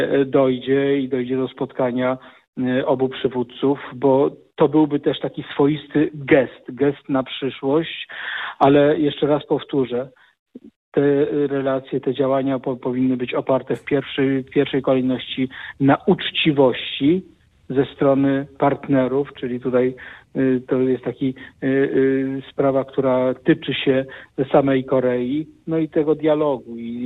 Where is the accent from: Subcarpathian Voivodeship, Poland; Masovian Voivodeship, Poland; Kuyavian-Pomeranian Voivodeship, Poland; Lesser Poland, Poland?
Masovian Voivodeship, Poland; Radom; Radom zasługuje absolutnie na więcej. Piękne miasto, moje rodzinne miasto